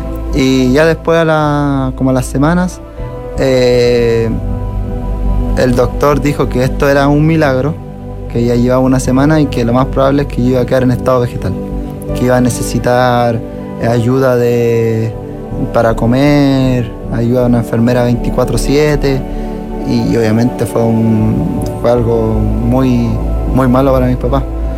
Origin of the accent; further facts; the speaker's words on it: Puente Alto, Santiago Metropolitan Region, Chile; Sí, siempre he vivido en Puente Alto.